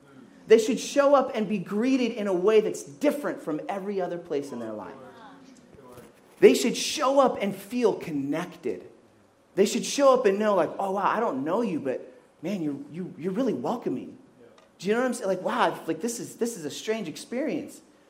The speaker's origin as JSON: {"language": "English", "country": "Kenya", "tie": "born or raised there", "said": "I grew up in Kenya. And it was kind of like a mix of different cultures."}